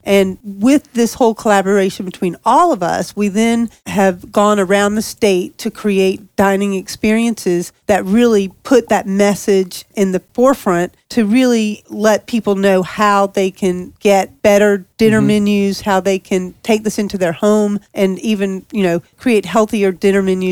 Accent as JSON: {"language": "English", "town": "Savannah", "region": "Georgia", "country": "United States", "said": "I mean, I'm from Savannah and I grew up on peaches every day."}